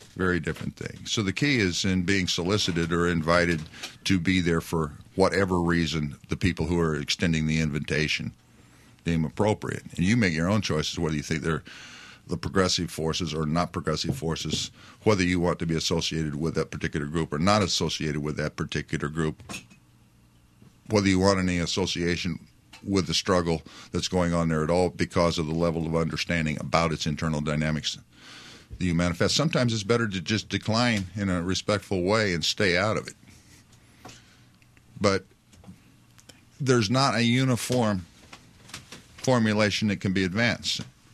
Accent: Illinois, United States; named for a specific individual who happened to be a leader of the Meskaki and Sauk people where I grew up in Illinois.

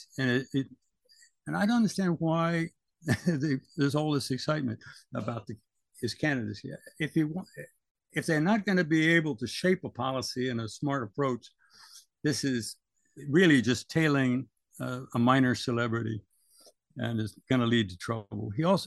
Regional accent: Sacramento, California, United States; And I'm from Sacramento too. I spent time on the streets of Sacramento. We have a street proverb in Sacramento.

